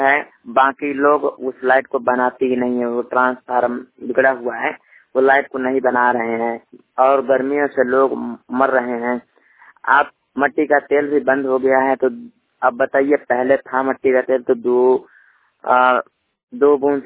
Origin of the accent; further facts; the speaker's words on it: Uttar Pradesh, India; पानी रिपोर्टर जिला बाना उत्तर प्रदेश से।